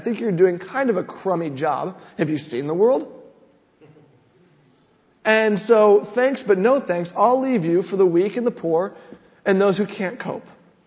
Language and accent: English; England, United Kingdom; I'm English. I got confirmed in the Church of England. Yeah, I'm a Christian.